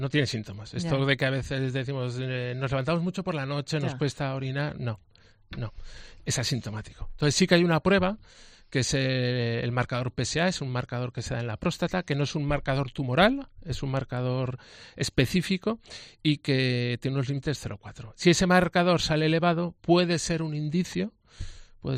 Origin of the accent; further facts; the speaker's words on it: Aragon, Spain; Lo que pasa es que somos de Aragón, los seis que formamos la Junta Directiva somos de Aragón